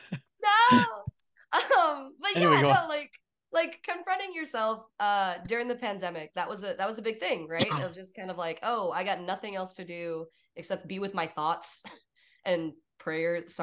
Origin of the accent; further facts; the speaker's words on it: Texas, United States; now in Los Angeles, United States; Filmmaking industry out here in Los Angeles versus the one that I grew up with in Texas whenever I was going to school in Austin are very different.